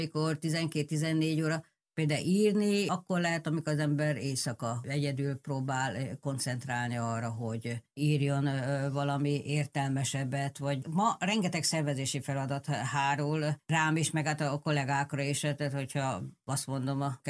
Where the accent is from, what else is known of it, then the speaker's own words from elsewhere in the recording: Szeged, Csongrád-Csanád, Hungary; mert én szegedi vagyok, tehát ott nálunk az természetes volt, hogy mindenki úszik a Tiszába, időnként át is úsztuk a Tiszát